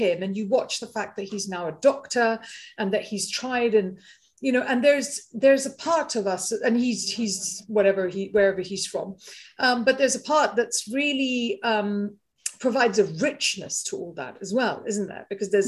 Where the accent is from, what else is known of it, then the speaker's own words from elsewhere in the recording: Malawi; because I grew up in Malawi, so I feel like I've been colonized twice